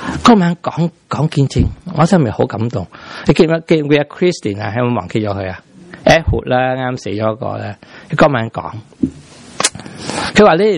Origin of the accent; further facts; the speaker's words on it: Guangdong, China; 我知道我哋广东人系向广东人传福音